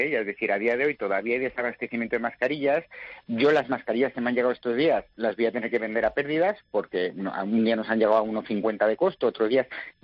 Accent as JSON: {"language": "Spanish", "town": "Cabrillanes", "region": "Castile and León", "country": "Spain", "tie": "born or raised there", "said": "Yo, por ejemplo, en mi pueblo, en Cabrillanes, lo único que queda, es el ayuntamiento, el médico, la farmacia y un bar."}